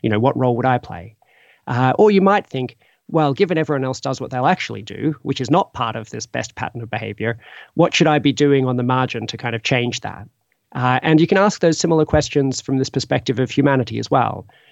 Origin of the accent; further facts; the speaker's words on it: Australia; I'm originally from Australia and have a background in science as well as philosophy